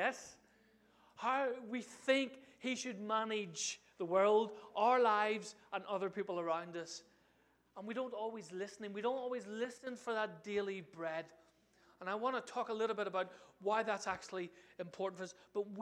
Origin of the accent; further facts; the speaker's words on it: Ireland; As an Irishman, bread and potatoes is a staple in my diet.